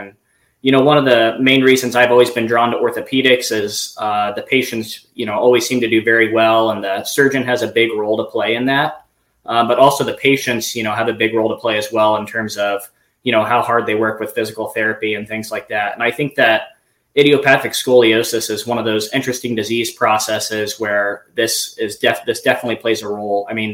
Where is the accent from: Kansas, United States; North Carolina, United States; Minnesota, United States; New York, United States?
Kansas, United States; Salina; I grew up in Salina, Kansas. It's a smaller town in central Kansas.